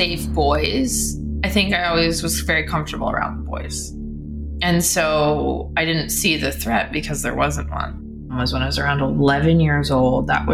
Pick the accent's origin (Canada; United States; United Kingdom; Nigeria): Canada; Guelph, Ontario; born there; I was born in Southern Ontario, medium-sized city called Guelph.